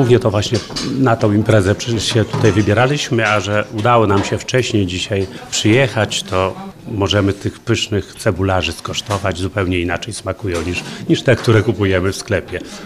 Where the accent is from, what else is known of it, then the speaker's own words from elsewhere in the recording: Matczyn, Lublin Voivodeship, Poland; Ja jestem z Matczyna, także mam sentyment do tego kościoła